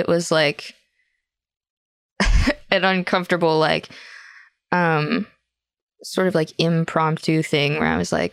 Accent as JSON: {"language": "English", "region": "the South", "country": "United States", "tie": "born or raised there", "said": "And because I grew up in the South with this whole like idea of original sin and like the worm theology of being nothing"}